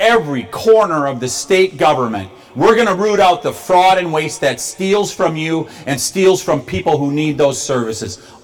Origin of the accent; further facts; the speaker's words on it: Elmwood, Wisconsin, United States; from places like Muskego and my hometown of Elmwood, way over on the west side of the state